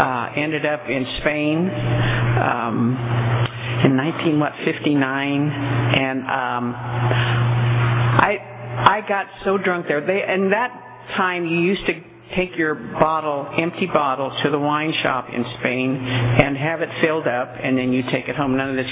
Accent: Fresno, California, United States; I was born in Fresno, got drunk at 16 in Fresno, got sober at 35 in Fresno, still live in Fresno.

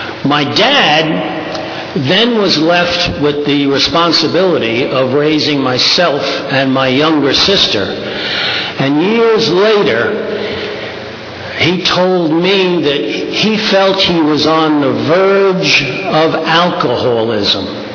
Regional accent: Brooklyn, New York, United States; Part of that reason is growing up in New York, and specifically Brooklyn

